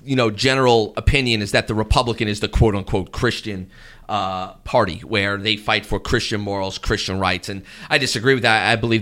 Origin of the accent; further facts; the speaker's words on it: United States; Now, I am for the Constitution. I'm an American, but I'm a kingdom of God.